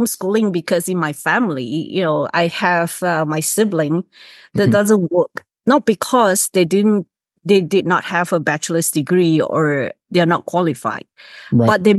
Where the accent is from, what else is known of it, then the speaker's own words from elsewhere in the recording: Singapore; possibly because I came from Singapore and I always grew up with the understanding that, well, we don't have natural resources. We are a small, tiny country.